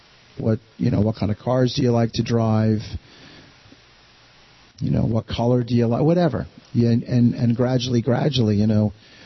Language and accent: English; East Coast, United States; he was here and I grew up on the East Coast.